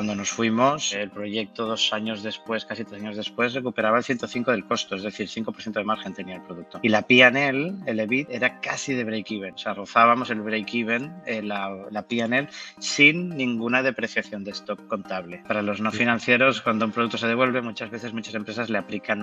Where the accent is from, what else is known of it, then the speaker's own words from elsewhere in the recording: Spain; venimos a veces como españoles